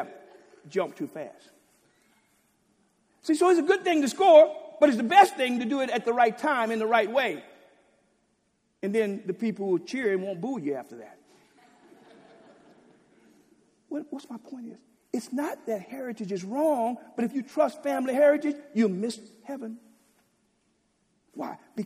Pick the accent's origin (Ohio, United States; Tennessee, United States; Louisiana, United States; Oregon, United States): Louisiana, United States; I grew up in Louisiana. In Louisiana, only state divided into parishes.